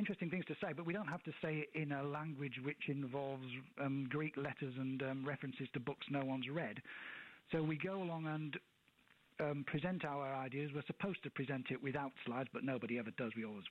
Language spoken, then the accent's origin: English; Yorkshire and the Humber, United Kingdom; now in Essex, United Kingdom; I mean, you may have detected from my accent that I'm not actually local to Essex. I've lived here for 35 years, but I originate from Yorkshire, and down here it sounds as if I should be a farmer.